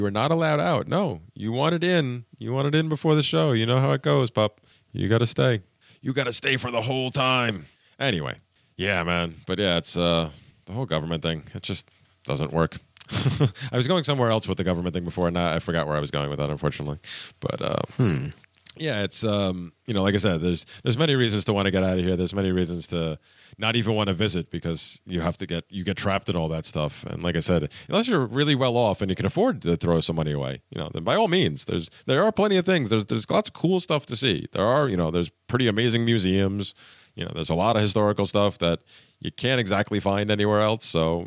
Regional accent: Pennsylvania, United States; I spent my more formative years growing up in the backwoods of Pennsylvania, you know, in a tiny little town of less than 200 people. So I had a, you know, it's much different dialect down there.

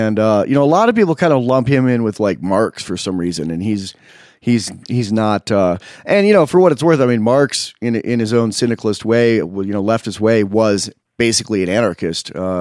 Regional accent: San Francisco, California, United States; moved away as an adult; also born or lived in Los Angeles; now in Wyoming, United States; I'm from San Francisco. I live in Wyoming. My wife and I moved here 3 years ago because we like guns and we hate being told what to do.

